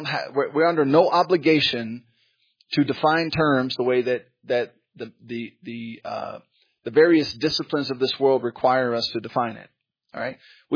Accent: United States; Okay, I'm not better because I'm an American. I'm not better than a Ugandan in the village because I'm an American.

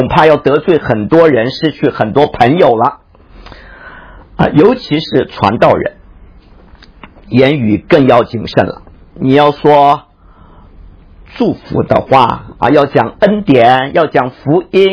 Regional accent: China; 尤其是我们中国人对语言的能力很迷信

